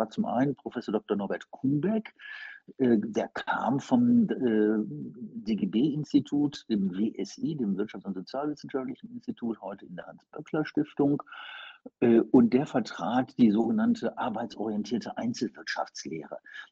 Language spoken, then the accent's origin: German; Wuppertal, North Rhine-Westphalia, Germany; frühere Oberbürgermeister meiner Heimatstadt Wuppertal